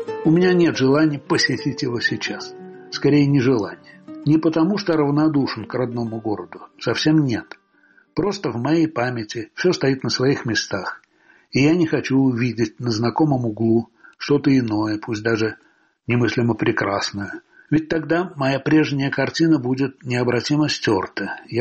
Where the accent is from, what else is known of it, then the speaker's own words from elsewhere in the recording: Tashkent, Uzbekistan; now in Moscow, Russia; я родом из Ташкента